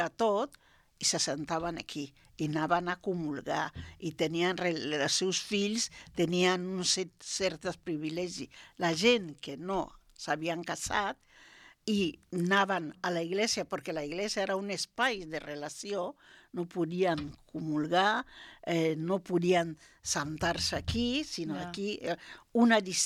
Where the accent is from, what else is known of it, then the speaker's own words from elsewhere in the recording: Bioko Norte, Equatorial Guinea; now in Spain; el meu poble està a 9 quilòmetres de Malabo. Malabo és la capital.